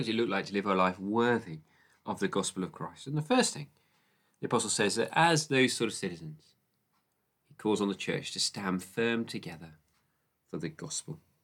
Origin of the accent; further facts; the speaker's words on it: United Kingdom; Personally, I am a British citizen and I have a British passport to prove it. So part of my identity is that I'm British.